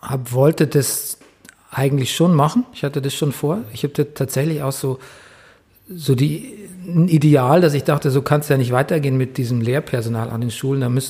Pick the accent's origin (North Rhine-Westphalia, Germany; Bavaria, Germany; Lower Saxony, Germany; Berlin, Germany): Bavaria, Germany; Grafentraubach; born or raised there; also born or lived in Mallersdorf